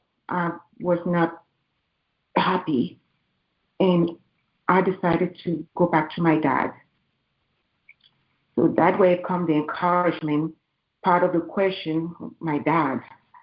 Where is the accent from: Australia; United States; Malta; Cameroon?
Cameroon; born there; I was born in Cameroon, back in Central Africa.